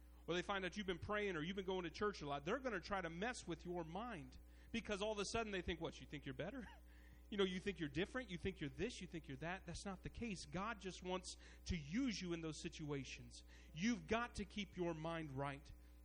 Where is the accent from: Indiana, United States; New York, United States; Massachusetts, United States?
Indiana, United States; Elkhart; We lived in Amish country. I was born and raised in Elkhart.